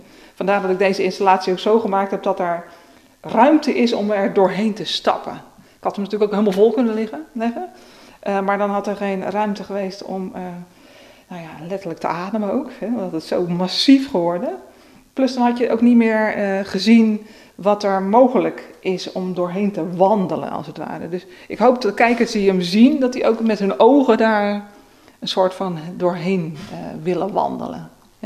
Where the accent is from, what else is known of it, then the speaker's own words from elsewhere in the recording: Krimpen aan den IJssel, South Holland, Netherlands; Dat is waar ik vandaan kom, dat is mijn grond.